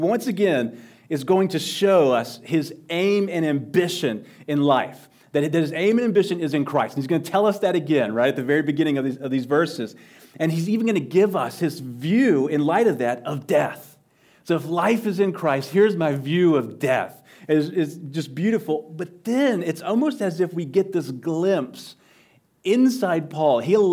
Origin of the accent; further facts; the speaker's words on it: Texas, United States; now in Seguin, United States; Back where I grew up in West Texas, my pastor had these glasses with a cross on them